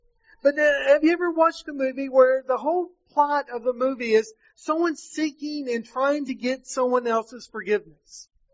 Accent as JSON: {"language": "English", "town": "Danville", "region": "Kentucky", "country": "United States", "tie": "born there", "lives_now": "Indiana, United States", "said": "I am not from Indiana. I currently live there. I'm not from there. Some of you have mentioned already about my parents. You see, I was born in Danville, Kentucky."}